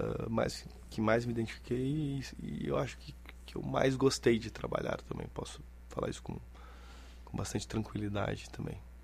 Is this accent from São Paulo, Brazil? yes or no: no; Florianópolis, Santa Catarina, Brazil; moved away as an adult; now in Rio Grande do Sul, Brazil; Eu sou de Florianópolis.